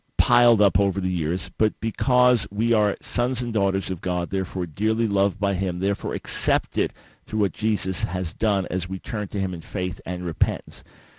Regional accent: New York, United States; I'm a New Yorker.

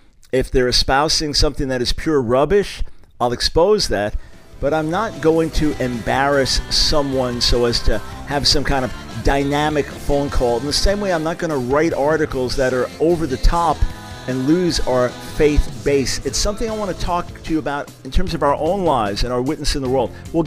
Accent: New York City, New York, United States; in the New York area, growing up in New York City, Long Island area

